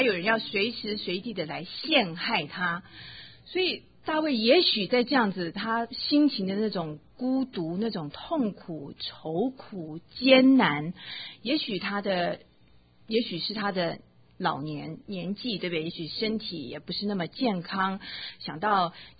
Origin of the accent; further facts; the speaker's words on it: China; 我们中国人说什么？